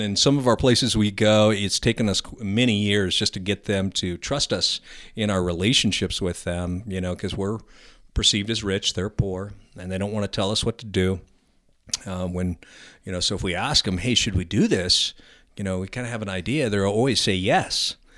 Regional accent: United States; I'm not opposed. I am an American, but it's a different dynamic

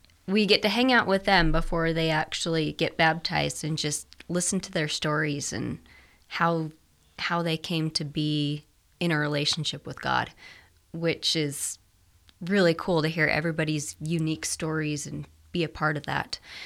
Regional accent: Ogden, Utah, United States; Well, I'm right here from Ogden, Utah, my whole life.

